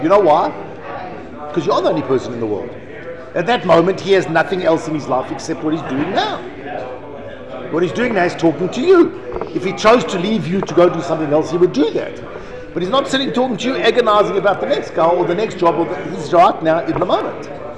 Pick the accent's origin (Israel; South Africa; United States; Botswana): Israel; I'm from Israel